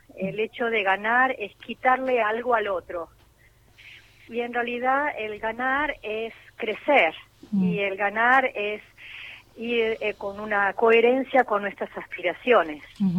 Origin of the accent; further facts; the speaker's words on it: Argentina; lo que nos está pasando como argentinos